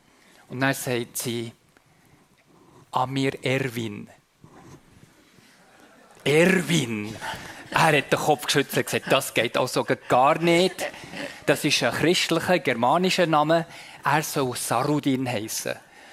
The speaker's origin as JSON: {"language": "German", "region": "Sabah", "country": "Malaysia", "said": "Und es zeigt auch sehr authentische Bilder von Saba, von dem Land, wo ich herkomme."}